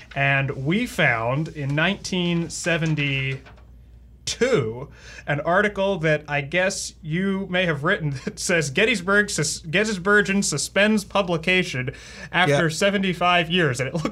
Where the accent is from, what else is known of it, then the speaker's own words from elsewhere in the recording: Lancaster, Pennsylvania, United States; you wrote an op-ed in my hometown newspaper, Lancaster Online, about the monument controversy.